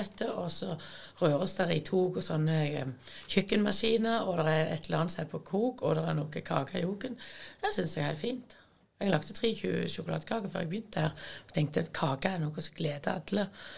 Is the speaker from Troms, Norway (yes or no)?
no; Vigrestad, Rogaland, Norway; Jeg kommer fra Vigrest.